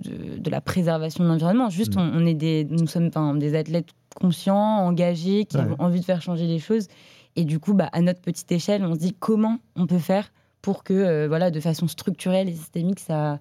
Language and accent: French; Levallois-Perret, Île-de-France, France; Je ne viens pas du tout de la nature, de milieu avec des montagnes. J'adorerais, mon rêve. Mais je viens de Levallois-Perret.